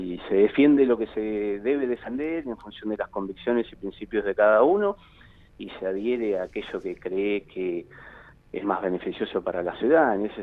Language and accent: Spanish; General Roca, Río Negro, Argentina; Yo soy de Roca y pienso en vivir una Roca más linda, más sostenible.